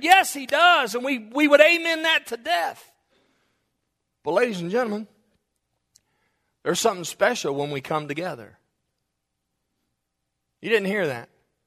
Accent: the South, United States; why that blessed me so much was because I'm from the South.

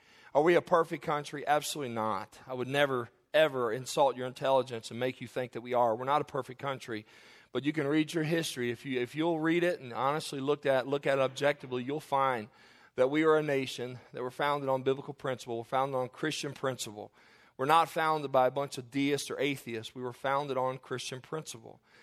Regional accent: United States; As an American, we have a lot to be thankful for.

